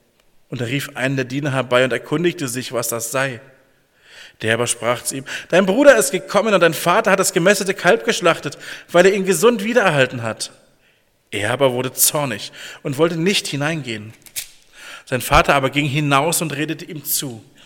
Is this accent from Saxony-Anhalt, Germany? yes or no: no; Dillenburg, Hesse, Germany; ich komme aus Dillenburg-Manderbach. Bin dort verheiratet mit Julia.